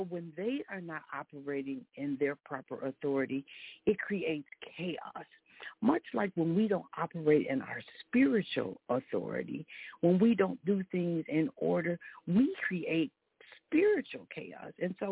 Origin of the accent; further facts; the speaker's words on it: Minnesota, United States; First, my hometown, praise God, is in the news again, Minnesota.